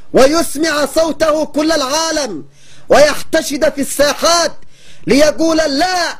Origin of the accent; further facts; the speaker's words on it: Yemen; ومن واقع مظلوميتنا كيمنيين